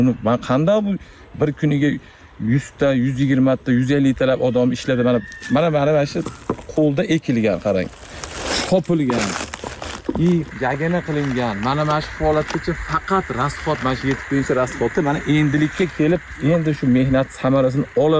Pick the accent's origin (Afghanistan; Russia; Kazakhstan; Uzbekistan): Uzbekistan; Chust, Namangan Region; born there; Men Namangan viloyat Chust tumanida tug'ilganman o'zim. 2019 yildan Qashqadaryo viloyatiga kelib, tadbirkorlik bilan shug'ullanaman